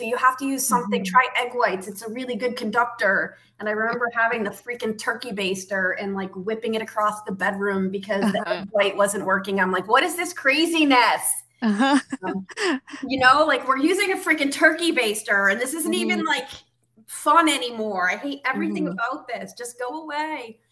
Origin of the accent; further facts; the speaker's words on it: Connecticut, United States; now in Florida, United States; I live here in Florida. Born and raised in Connecticut, where I'm also a licensed therapist as a second career.